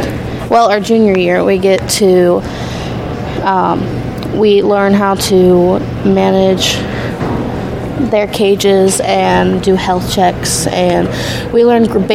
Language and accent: English; Blanchester, Ohio, United States; I'm from Blanchester.